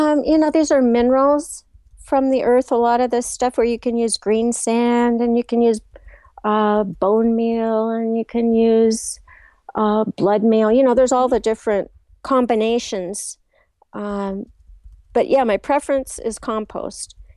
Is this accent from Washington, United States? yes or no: yes; Washington, United States; also born or lived in Montana; Well, let's see. I'm a Montana native, but I grew up over on the West Coast in Washington.